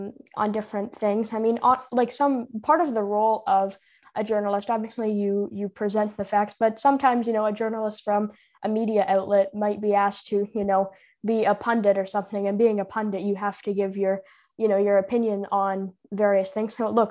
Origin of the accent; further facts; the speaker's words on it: Ontario, Canada; there was multiple people who didn't like the fact that I was from Ontario